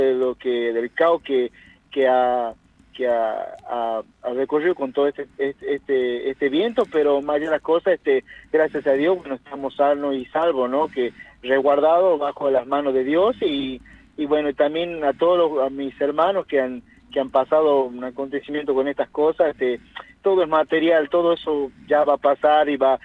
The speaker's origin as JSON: {"language": "Spanish", "region": "Salta", "country": "Argentina", "said": "por toda mi familia en Salta, que la cual mi sangre y mi acento lo dice todo, ¿no?"}